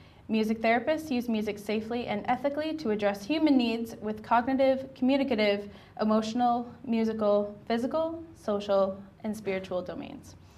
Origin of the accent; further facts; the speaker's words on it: Cobourg, Ontario, Canada; So I was born and raised here in Cobourg.